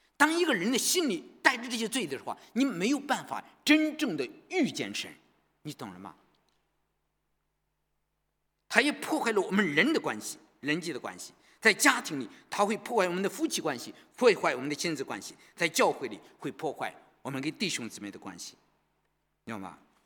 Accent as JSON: {"language": "Chinese", "country": "China", "moved": "as an adult", "lives_now": "Australia", "said": "你知道从在我来到澳洲以前，我从来就是30岁之前"}